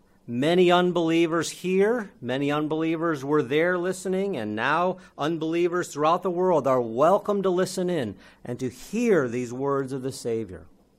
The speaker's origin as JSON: {"language": "English", "country": "United States", "accent": "American", "said": "shown great patience to put up with my American accent for three Sabbaths now."}